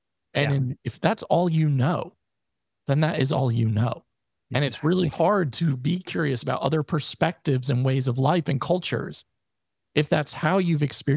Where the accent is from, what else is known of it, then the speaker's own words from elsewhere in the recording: New York, United States; And I know for myself, like growing up in Northern New York, being a part of some fairly racist environments, if I'm being honest, as a child and a teenager and a young adult